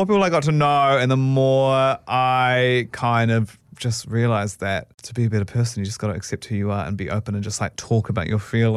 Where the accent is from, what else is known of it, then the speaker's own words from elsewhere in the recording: Christchurch, Canterbury, New Zealand; Basically, I grew up in Christchurch.